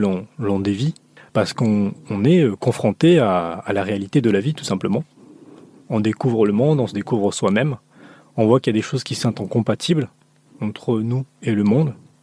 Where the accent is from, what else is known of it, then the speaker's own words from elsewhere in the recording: Madagascar; Je suis quelqu'un de très lent. Je viens de Madagascar.